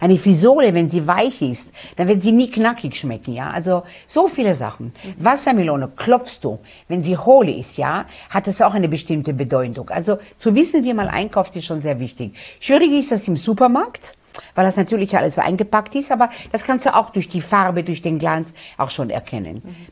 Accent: Israel

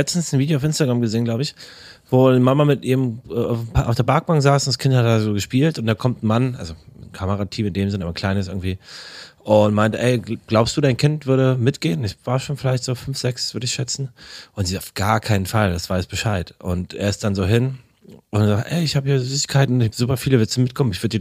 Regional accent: Berlin, Germany; ich bin in Berlin-Karlshorst aufgewachsen, das ist Rand Berlin quasi, das ist sehr ruhig, das habe ich geliebt

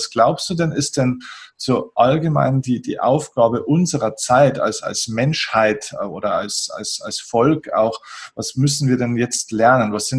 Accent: Bavaria, Germany; die Großkopferten, wie man bei uns in Bayern sagt

